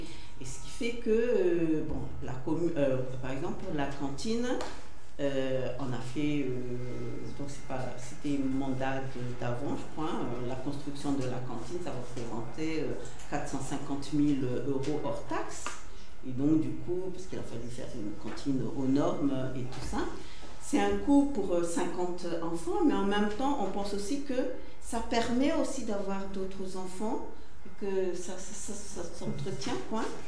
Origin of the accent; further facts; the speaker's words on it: Escornebœuf, Occitanie, France; La vie politique de chez moi, je dis toujours encore chez moi à Escornebœuf, parce qu'à Tourdain, je ne me le suis pas encore approprié